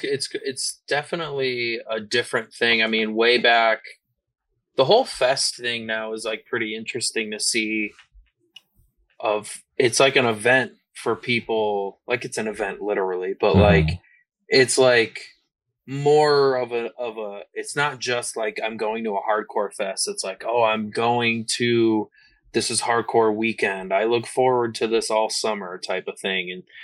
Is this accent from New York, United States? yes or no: yes; New York, United States; Like I'm from upstate. I'm from the Adirondacks, dude. I'm from upstate New York. There ain't shit up there, you know?